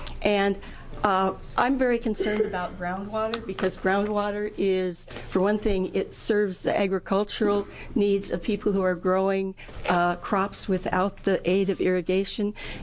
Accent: Oregon, United States; I'm from the Grand Ronde Valley, and we are a part of a water district and have irrigation rights on that district

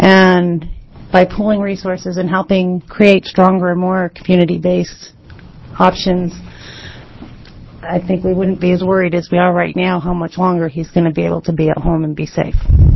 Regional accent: West Salem, United States; from West Salem and Zach's mom.

